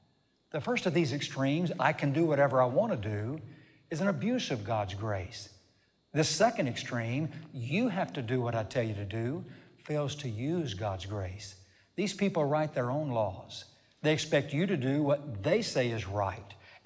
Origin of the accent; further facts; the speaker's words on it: Texas, United States; Now, I was born and raised in Texas, so you can imagine what comes to my mind when I hear the word barbed.